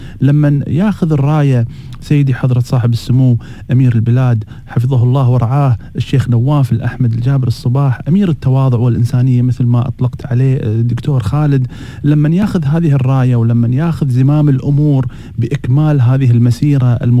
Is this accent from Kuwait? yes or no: yes; Kuwait; هذه ما هي غريبة علينا إحنا ككويتيين